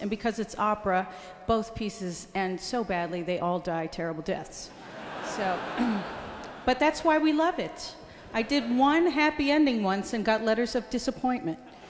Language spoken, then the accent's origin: English; United States; I just wanted to say on this particular day, as an American, I'm so grateful for your support.